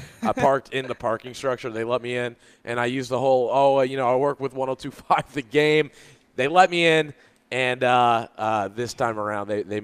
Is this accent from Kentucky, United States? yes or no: yes; Louisville, Kentucky, United States; 2013, the Louisville Cardinals, my hometown team, was the last number one overall seed to win